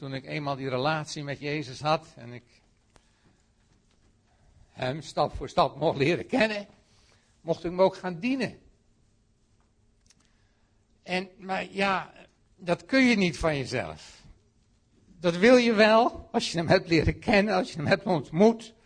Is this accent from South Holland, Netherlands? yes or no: no; Putten, Gelderland, Netherlands; now in Ermelo, Netherlands; Ik woon dan nu sinds maart in Ermelo. Maar sommigen van jullie weten dat ik ben opgegroeid in Putten. Mijn ouders waren Ermeloers, maar wij kwamen in Putten terecht omdat mijn ouders woonden op de grens Ermelo-Putten.